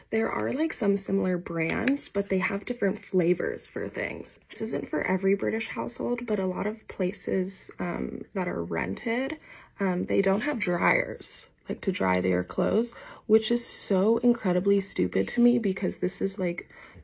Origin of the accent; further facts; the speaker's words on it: California, United States; The weather has also been tricky to get used to, as I am from California.